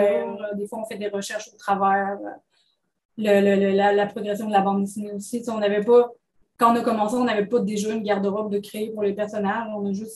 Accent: United States; on avait une tendance à faire les architectures plus américaines parce qu'on est américain

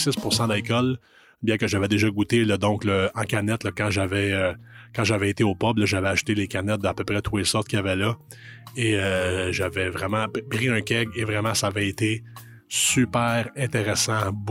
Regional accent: Cowansville, Quebec, Canada; la microbrasserie de mon village natal de Cowansville

